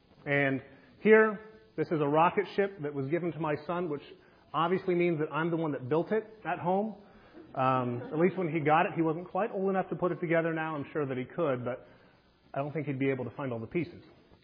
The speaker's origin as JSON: {"language": "English", "town": "Ogallala", "region": "Nebraska", "country": "United States", "said": "As Brother Eric said, I'm from Ogallala, Nebraska."}